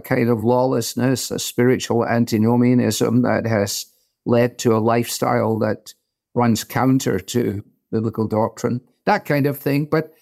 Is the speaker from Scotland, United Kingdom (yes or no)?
yes; Scotland, United Kingdom; And I think when I go back to Scotland, my friends back there think that my accent has been destroyed after 40 years here.